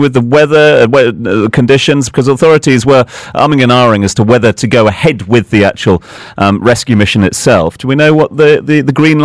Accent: Battersea, London, United Kingdom; I'm from Battersea and very close to Clapham Junction.

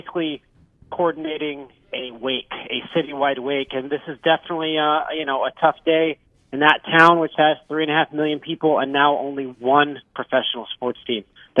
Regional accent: San Diego, California, United States; Yeah, I'm from San Diego, and I covered the Bolts for 5 seasons.

